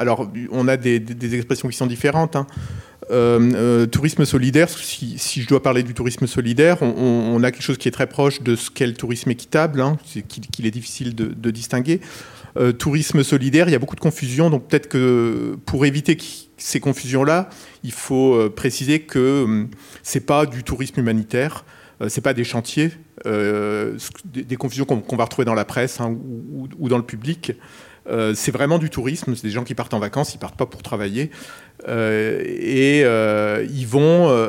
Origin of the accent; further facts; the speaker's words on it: Perpignan, Occitanie, France; moi, je viens de Perpignan, Argelès, la station littorale qui est juste à côté